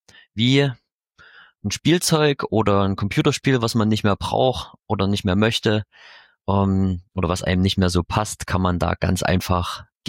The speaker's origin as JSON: {"language": "German", "town": "Chemnitz", "region": "Saxony", "country": "Germany", "tie": "born or raised there", "said": "Ich komme aus Chemnitz beziehungsweise aus dem Vorort, bin da quasi hier in der Region groß geworden. Habe auch in Chemnitz studiert, ganz klassisch, eine Art Maschinenbau, Automobilproduktion, um genau zu sein. Und war auch immer hier in Chemnitz"}